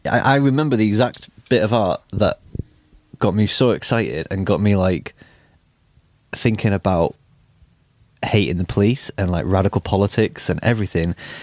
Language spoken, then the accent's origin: English; North West England, United Kingdom; I grew up in West Cumbria, so like there wasn't a massive punk scene